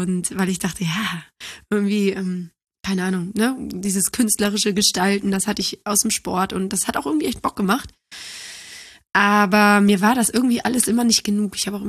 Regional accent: Neuss, North Rhine-Westphalia, Germany; Okay, ich bin in Neuss groß geworden, wo meine Eltern auch immer noch leben und ich liebe Neuss.

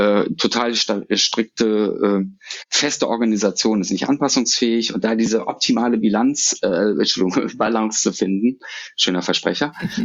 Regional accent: Düsseldorf, North Rhine-Westphalia, Germany; born or raised there

